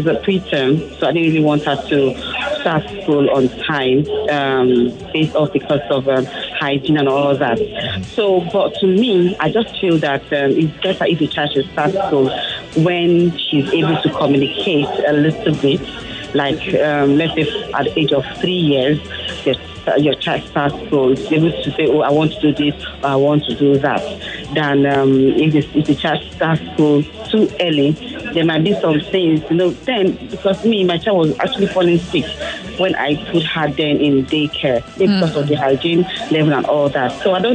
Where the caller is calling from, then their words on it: Ikeja, Lagos, Nigeria; I'm calling from Ikeja.